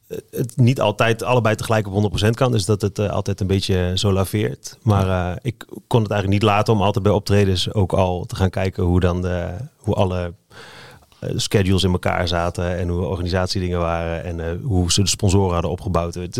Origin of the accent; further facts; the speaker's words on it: Hengelo, Overijssel, Netherlands; In Hengelo, in Overijssel. Ja, ik ben geboren in Hengelo, aan de Antoniusstraat. En dat was een straat waar best wel veel muzikanten ook woonden.